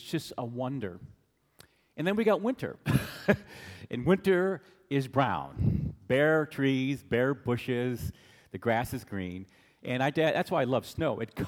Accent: Anchorage, Alaska, United States; I just want you to know that I grew up in Anchorage, and I like Fairbanks much better.

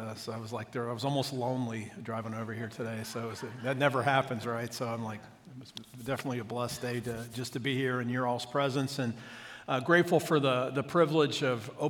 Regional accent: Akron, Ohio, United States; I grew up in the Methodist Church. I've been going to, went to Hope United Methodist Church in Akron, Ohio from the age of five.

